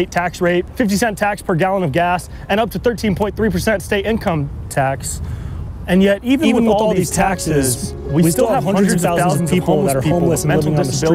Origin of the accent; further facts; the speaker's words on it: California, United States; Oh, I'm from Central California, otherwise known as the Middle Ground.